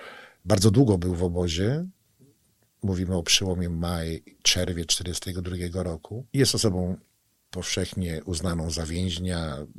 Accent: Włodawa, Lublin Voivodeship, Poland; Przyjechałem tutaj do was z Włodawy, niedaleko.

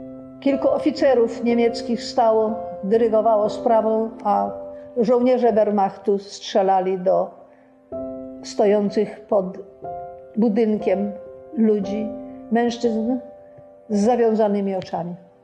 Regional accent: Warsaw, Masovian Voivodeship, Poland; to Polska. Urodziłam się w Warszawie w 1933 roku. I do 1939 roku mieszkałam z rodzicami na Saskiej Kępie.

